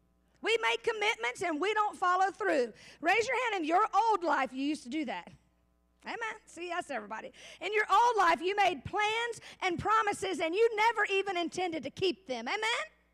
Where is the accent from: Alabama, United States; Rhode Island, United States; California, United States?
Alabama, United States; Not high like y'all all think, because I'm from Alabama, but calm down.